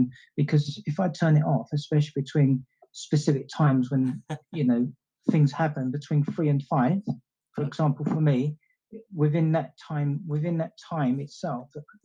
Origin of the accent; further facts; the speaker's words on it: London, United Kingdom; when I was growing up in London during the 1970s